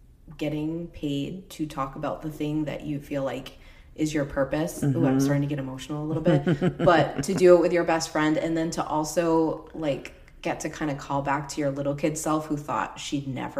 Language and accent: English; Massachusetts, United States; We're like, we're from Massachusetts.